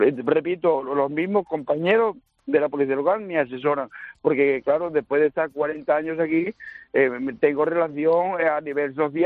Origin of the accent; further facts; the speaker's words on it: Castro del Río, Andalusia, Spain; now in Blanes, Spain; yo soy hijo adoptivo de Blanes, yo soy natural de Córdoba, de un pueblo de Castro, en Castro del Río, Córdoba.